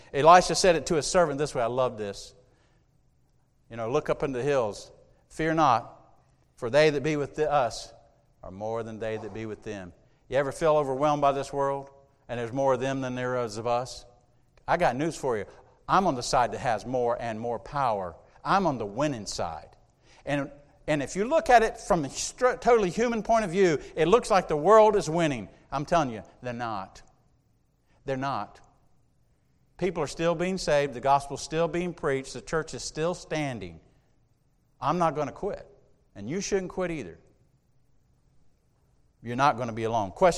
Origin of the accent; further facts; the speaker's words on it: South Carolina, United States; I started a church in South Carolina, my hometown, and I went to my hometown with nothing and started a church.